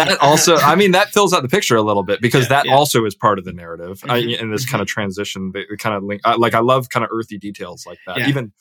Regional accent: Chicago, Illinois, United States; moved away as an adult; now in England; I was born in the Chicago area, lived in and around Chicago for, 29 years. Didn't leave the area for college or grad school or anything, just kind of stayed right in that little zone. Until moving to England.

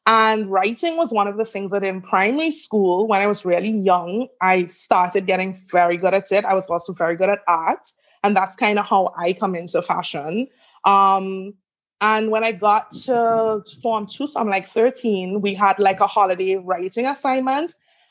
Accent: Trinidad & Tobago; also born or lived in St. Vincent; I've lived all over the Caribbean. I am Trinidadian and Vincentian. I was born in St. Vincent. All my formative years were in Trinidad.

